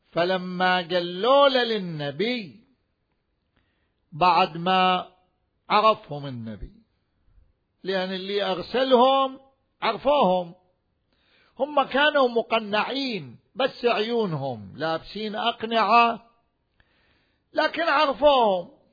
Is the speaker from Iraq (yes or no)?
yes; Najaf, Najaf Governorate, Iraq; فصار عندنا في النجف الأشرف قبل حوالي 44 سنة